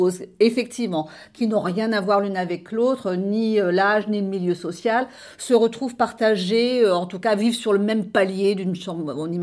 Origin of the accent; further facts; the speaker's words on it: Hauts-de-France, France; Ah, mais moi, je suis ch'ti et je le revendique.